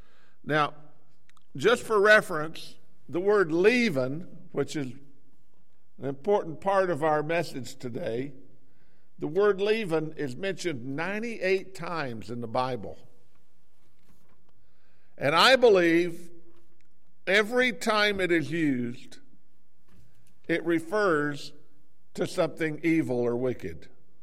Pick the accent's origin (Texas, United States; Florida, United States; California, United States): Texas, United States; I don't know if I say that right because I'm from Texas, and so it doesn't quite come out right.